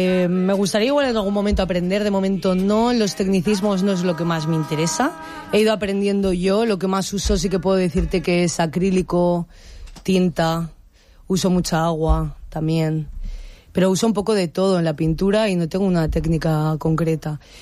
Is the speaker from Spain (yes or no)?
yes; Benidorm, Valencian Community, Spain; Y estoy muy contenta de hacerlo en mi pueblo, en Benidorm y en el ayuntamiento.